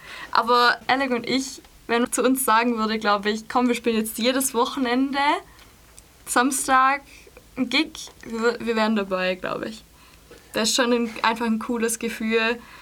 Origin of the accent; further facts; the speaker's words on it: Göppingen, Baden-Württemberg, Germany; now in Stuttgart, Germany; Aus dem schönen Göppingen. Aus dem schönen Göppingen, Kreis Göppingen. Und wir sind auch alle, wir wohnen auch alle im Umkreis oder haben im Umkreis gewohnt. Ich wohne jetzt in Stuttgart.